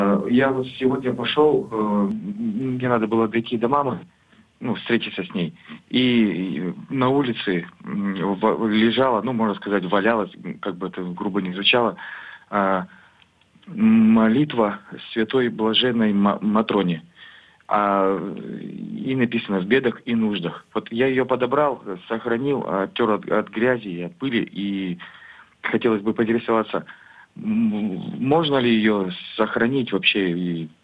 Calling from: Yekaterinburg, Sverdlovsk Oblast, Russia; Я с Екатеринбурга.

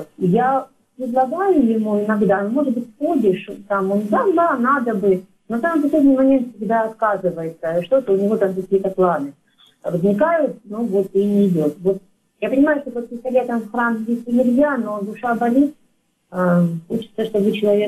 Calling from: Krasnodar, Krasnodar Krai, Russia; Я звоню из Краснодара.

